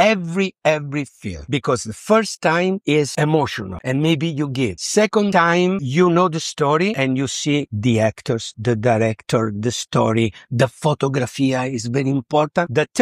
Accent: Italy; English is a second language; I came from Italy.

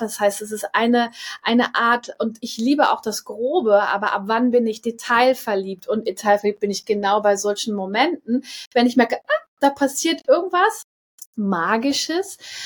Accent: Hamburg, Germany; now in France; nach Hamburg, in meine alte Heimat.

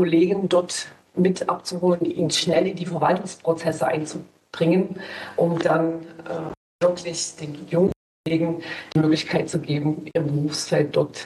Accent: East Germany, Germany; Ich komme ja noch aus der Zeit der DDR und dort meine Jugend verbracht.

